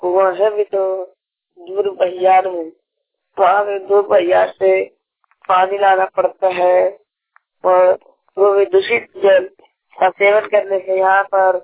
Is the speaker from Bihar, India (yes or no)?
yes; Matiyana, Bihar, India; ग्राम Gurua मटियाना post para मटियाना panchayat ढोड़ी थाना सोना प्रखंड सोना जिला जमुई राज्य बिहार के मूल निवासी हूँ।